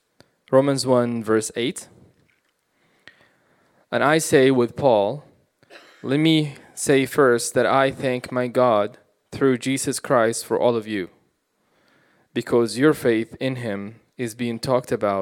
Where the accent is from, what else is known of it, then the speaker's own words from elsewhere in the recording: Saudi Arabia; now in New Zealand; The house that I grew up in Saudi Arabia, was an extremist in Islam.